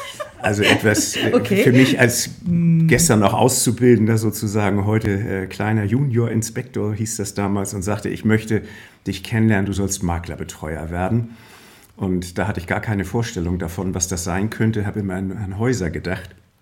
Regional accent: Hamburg, Germany; gerade für einen Hamburger, der Stadtstaatbewohner ist.

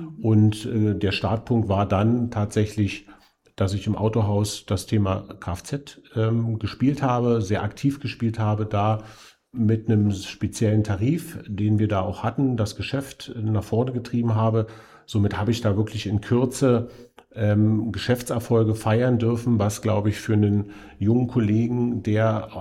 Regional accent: Berlin, Germany; born there; Also ich bin 47 Jahre, bin gebürtiger Berliner, habe meine Generalagentur hier in Berlin

